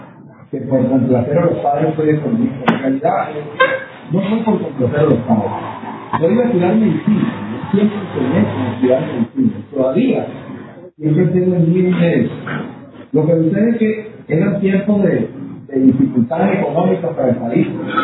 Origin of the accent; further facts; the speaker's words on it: Venezuela; la alimentación es uno de los marcadores fundamentales para reconocernos como venezolanos